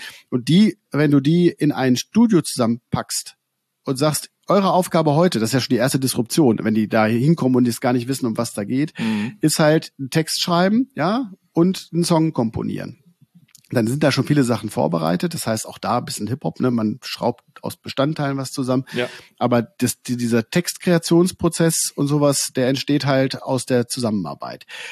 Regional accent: Hanover, Lower Saxony, Germany; Genau, ich bin in Hannover groß geworden.

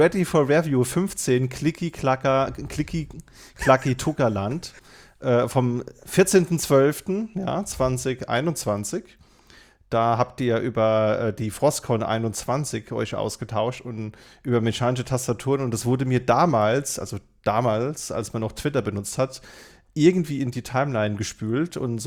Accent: Berlin, Germany; Also ich kenne das als Berliner

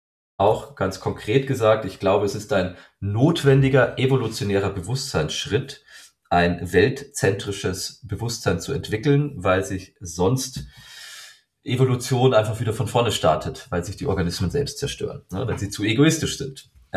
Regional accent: Bavaria, Germany; ich bin christlich aufgewachsen. Ich komme aus Bayern, dem königlichen Freistaat Bayern hier in Deutschland.

